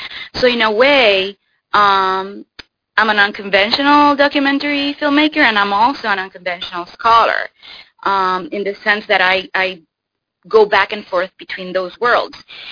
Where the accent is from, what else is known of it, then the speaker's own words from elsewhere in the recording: Puerto Rico; given that I am from Puerto Rico